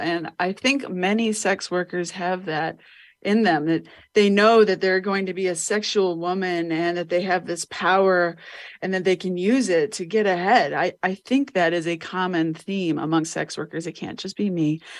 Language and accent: English; Ohio, United States; Well, I'm from Ohio, like we were talking about before the story, before the podcast. I'm from Ohio, and there's a big art community in Ohio.